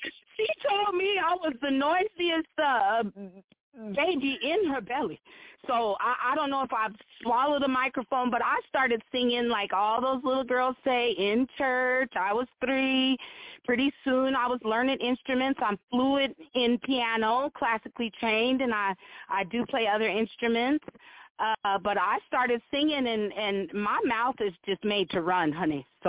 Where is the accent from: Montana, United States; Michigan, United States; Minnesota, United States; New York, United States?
Montana, United States; I am from, wait for it, Montana.